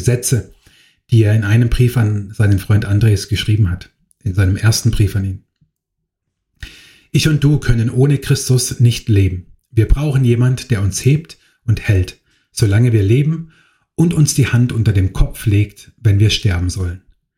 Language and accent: German; Baden-Württemberg, Germany; Ich meine, ich bin aus Baden-Württemberg.